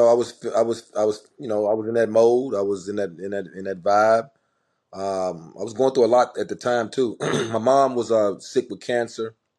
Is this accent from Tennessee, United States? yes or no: yes; Memphis, Tennessee, United States; and you know, growing up in Memphis.